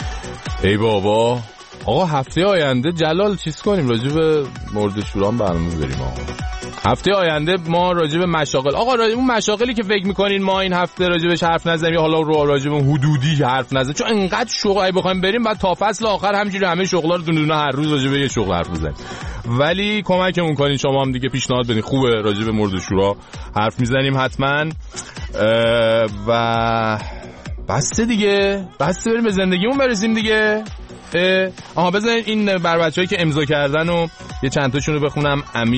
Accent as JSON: {"language": "Persian", "country": "Iran", "said": "ما ایرانیام"}